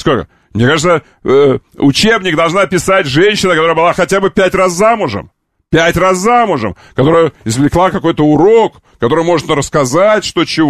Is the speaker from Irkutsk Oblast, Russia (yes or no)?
no; Omsk, Omsk Oblast, Russia; Кутырлы, ку-ку, ребята, это рядом с Омском. Наше омское село. Ты знаешь, что я из Омска?